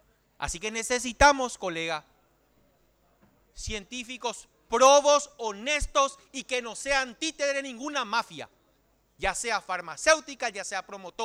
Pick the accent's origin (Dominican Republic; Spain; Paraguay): Paraguay; Somos paraguayos y tenemos que ser orgullosos de ser paraguayos.